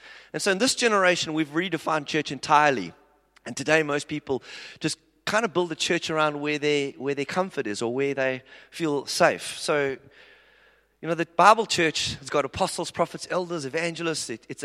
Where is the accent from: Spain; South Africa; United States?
South Africa; I come from South Africa where crime is huge.